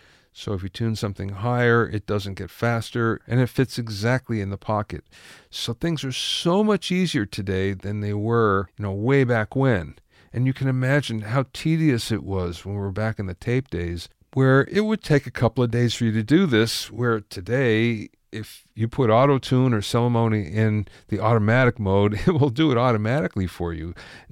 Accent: Pottsville, Pennsylvania, United States; I'm from Pottsville.

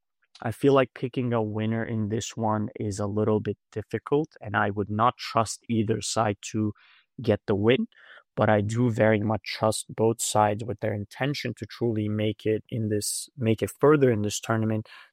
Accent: Turkey; But from a nationality standpoint, I would have wanted them to proceed for Turkey's chances of, you know, bet

